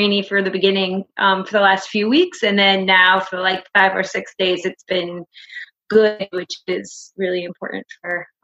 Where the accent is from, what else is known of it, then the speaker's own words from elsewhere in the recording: Johnson, Vermont, United States; also born or lived in Seattle; For me, it is. I grew up here not in Elmore, but two towns away in Johnson. And my family still lives there and grew up here.